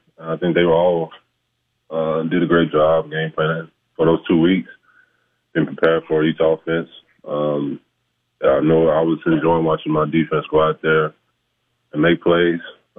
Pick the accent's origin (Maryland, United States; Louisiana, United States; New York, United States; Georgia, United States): Louisiana, United States; being from Louisiana, I wanted to stay home and play for the LSU Tigers. I wanted to win it here in my home state.